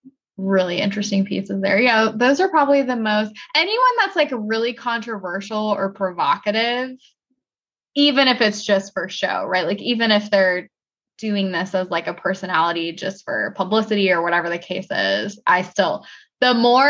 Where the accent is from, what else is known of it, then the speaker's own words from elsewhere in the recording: Southern US, United States; accent: Southern; I don't sound like I'm from the South. If I get intoxicated, my Southern accent comes out a little bit, but I do have the sass.